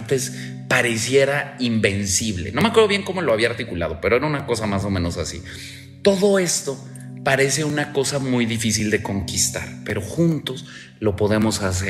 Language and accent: Spanish; Mexico; now in United States; aparte como soy mexicano y no tengo historial crediticio, pues no confían en mí